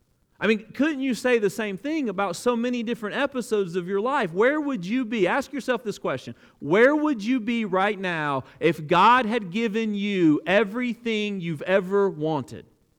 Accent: Alabama, United States; I grew up in South Alabama, and there was a season in my life where there was a radio station in Dothan, Alabama that played all … all the time.

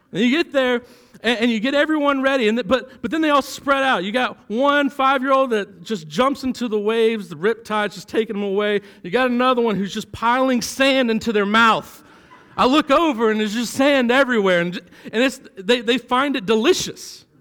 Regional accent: Florida, United States; moved away as an adult; now in Kentucky, United States; Well, most of you know I'm from Florida. You can probably tell by my tan. But I think the Lord knew that when I was in my late 20s, I would move to Kentucky

